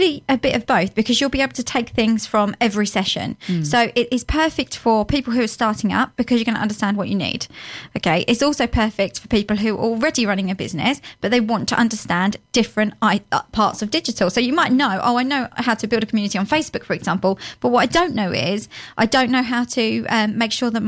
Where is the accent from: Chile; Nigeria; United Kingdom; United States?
United Kingdom; South East England; And I'm from Kent, so that's one of the reasons.